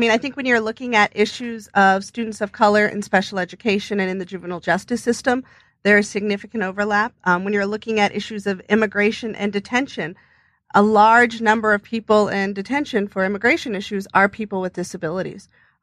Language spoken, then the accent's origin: English; San Francisco, California, United States; growing up in San Francisco during the height of the AIDS crisis